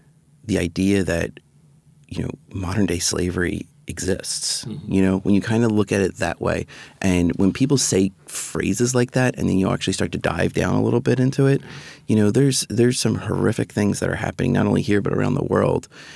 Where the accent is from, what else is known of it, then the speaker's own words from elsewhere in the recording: Philadelphia, Pennsylvania, United States; I'm from Philadelphia, right? Yeah. So we have a certain type of mentality where we're not the most subtle people